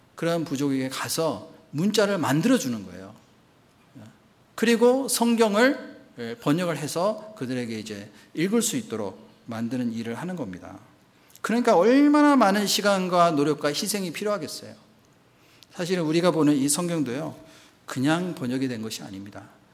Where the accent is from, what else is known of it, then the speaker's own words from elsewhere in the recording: South Korea; 그래서 이제 저보고 어디서 왔냐고, 그래서 한국에서 왔다고.